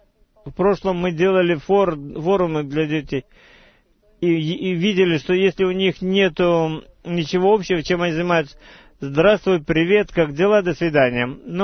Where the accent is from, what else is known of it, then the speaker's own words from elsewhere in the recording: Russia; Я помню, когда я рос в России, этой замкнутой стране